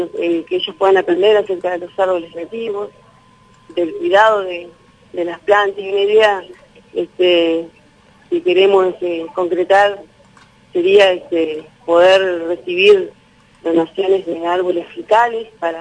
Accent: Gualeguaychú, Entre Ríos, Argentina; De acá, de Gualeguaychú.

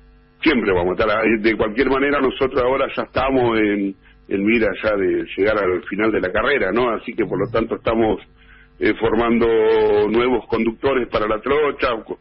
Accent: Tres Algarrobos, Buenos Aires Province, Argentina; vine a Esquel cuando, porque yo ingresé al ferrocarril a los 20 años, ingresé en el ramal Rosario Puerto Belgrano. Yo soy nativo de la provincia de Buenos Aires, soy de Tres Algarrobos, de Cuenca.

